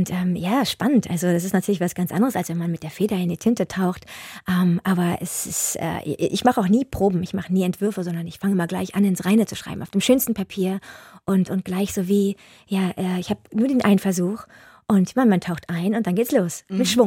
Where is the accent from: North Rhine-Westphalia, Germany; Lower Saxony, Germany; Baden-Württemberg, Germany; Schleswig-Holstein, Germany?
Lower Saxony, Germany; Hanover; now in Hamburg, Germany; Ich bin ja in Hannover aufgewachsen und ich kam über die Elbbrücken